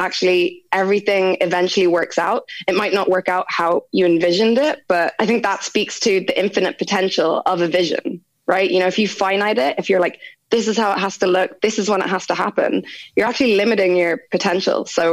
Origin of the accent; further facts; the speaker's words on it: Dubai, United Arab Emirates; now in Ireland; I grew up in Dubai. So that was an amazing place to grow up, you know, to see the growth, the extreme growth that happened over such a short period of time.